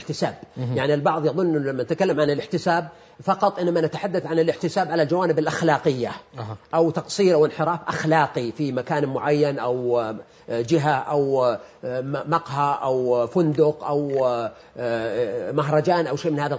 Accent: Saudi Arabia; فهذا النمو في الشبكات الاجتماعية عندنا في السعودية هو يعبر عن نسبة من المواليد والشباب

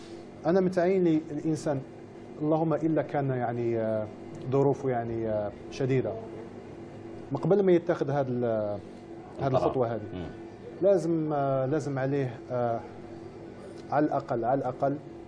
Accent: Algeria; moved away; كي جيت لهذه البلاد أولا كنت فخور نقول أنا جزائري أوف كورس أنا مازالي فخور نقول جزائري

